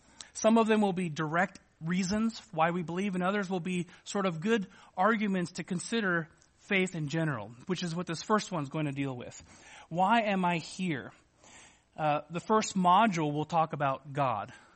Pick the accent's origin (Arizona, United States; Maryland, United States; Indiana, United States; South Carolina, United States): Arizona, United States; I'm a magician from Arizona.